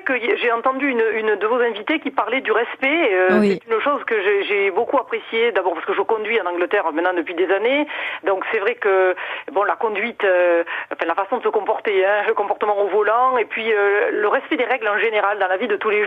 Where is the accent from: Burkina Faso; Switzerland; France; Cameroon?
France; Nîmes, Occitanie; Moi je suis de Nîmes au départ. Je suis née à Nîmes, j'ai vécu dans le sud pendant longtemps